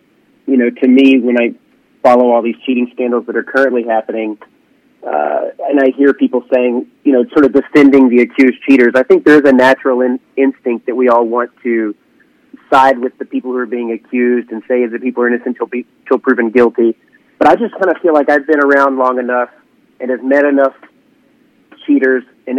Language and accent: English; Arkansas, United States; I'm from Arkansas and I was on Facebook.